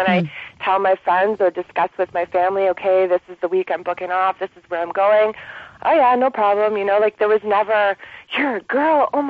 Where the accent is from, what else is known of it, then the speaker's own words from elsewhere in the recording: Ontario, Canada; born there; I was born in Northern Ontario, Manitowoc. It's a very small town.